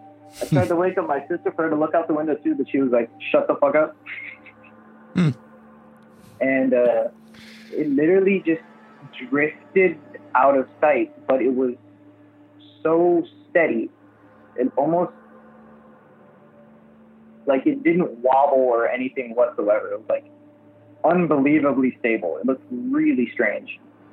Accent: Miami, Florida, United States; I'm from Miami, Florida.

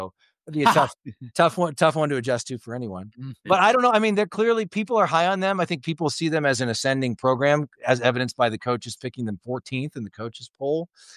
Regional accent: Ohio, United States; We're from Ohio.

